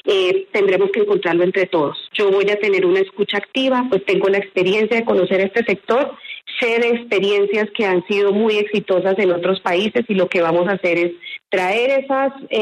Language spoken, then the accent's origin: Spanish; Aquitania, Boyacá, Colombia; born there; yo nací en Aquitania, Boyacá. Mi papá fue agricultor de cebolla larga, mi mamá una profesora de escuela rural.